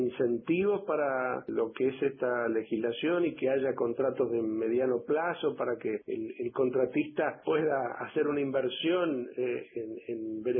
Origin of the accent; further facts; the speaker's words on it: Argentina; un país productor de alimentos tan importante como somos nosotros, la Argentina